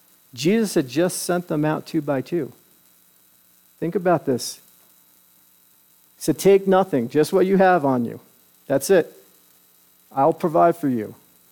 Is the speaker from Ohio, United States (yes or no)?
no; Long Island, New York, United States; this is a place from where I grew up in Long Island.